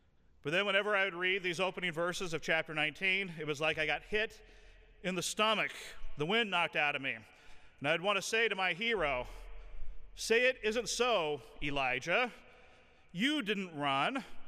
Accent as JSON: {"language": "English", "country": "United States", "tie": "born or raised there", "said": "Now, I'm an American raised on Western films"}